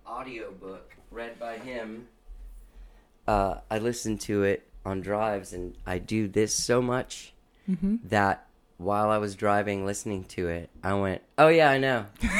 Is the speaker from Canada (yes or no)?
no; Cuba; Look, I'm Cuban and I just turned out like this.